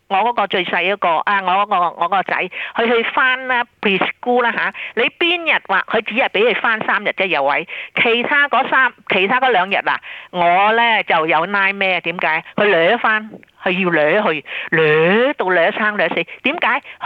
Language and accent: Cantonese; China; 但我哋中國人教中文咧，係好嚴肅啊